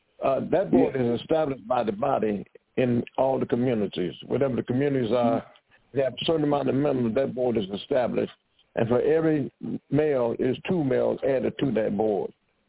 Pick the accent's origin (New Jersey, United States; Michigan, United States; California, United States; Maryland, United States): Michigan, United States; Detroit; When I'm from Detroit, like Diane said, she's from Jersey. When we was in Detroit, we had a junior Surabaya home.